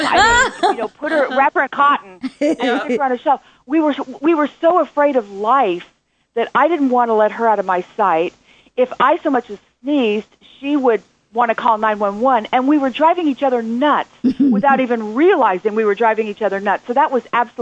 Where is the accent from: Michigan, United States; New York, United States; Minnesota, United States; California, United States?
California, United States; Lakewood; And then I grew up on Ostrom. Shout out to everybody in Lakewood, California.